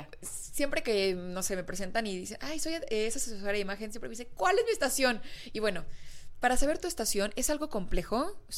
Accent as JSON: {"language": "Spanish", "region": "Veracruz", "country": "Mexico", "lives_now": "Mexico City, Mexico", "said": "yo soy de Veracruz y allá la gente es más colorida. Y cuando llegué a la Ciudad de México a vivir"}